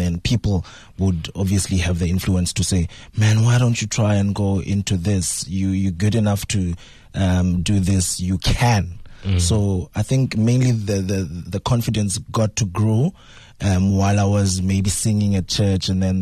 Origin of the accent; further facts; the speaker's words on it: Gqeberha, Eastern Cape, South Africa; also born or lived in East London; Actually, I'm from Gqeberha.